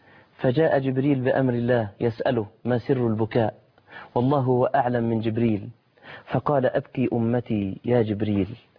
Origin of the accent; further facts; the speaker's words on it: Egypt; ويقول رئيس الشرطة عندنا في مصر على رقبتي ولا على روحي